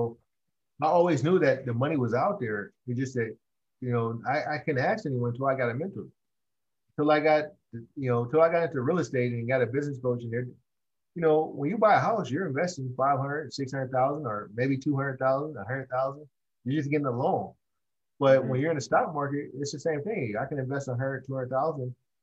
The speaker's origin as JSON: {"language": "English", "town": "Oakland", "region": "California", "country": "United States", "said": "I'm from Oakland, and I would get on the BART and I would go to school in San Francisco."}